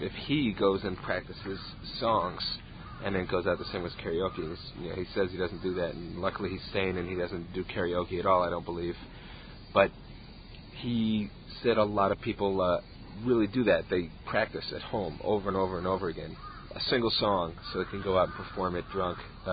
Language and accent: English; New York City, New York, United States; like, you know, I'm from New York City.